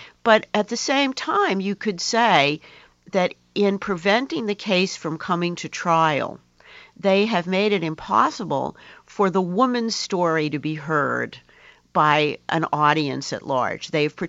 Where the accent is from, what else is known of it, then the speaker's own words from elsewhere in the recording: United States; And of course, one of the reasons that as an American, I began my scholarly career working on English women novelists was that they did have a tradition.